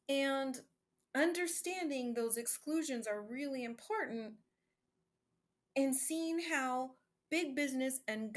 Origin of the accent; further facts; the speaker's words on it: Oakland, California, United States; born there; I was born an activist because I was born in Oakland, California.